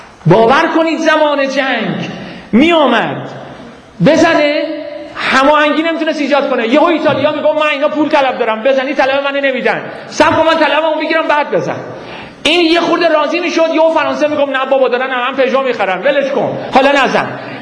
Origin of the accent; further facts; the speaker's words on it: Iran; من تازه بهش معرفی کردم ما ایرانی هستیم